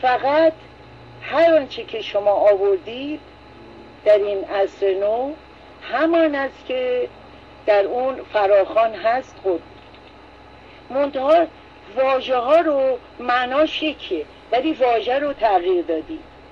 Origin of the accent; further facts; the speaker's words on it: Iran; من به عنوان یک ایرانی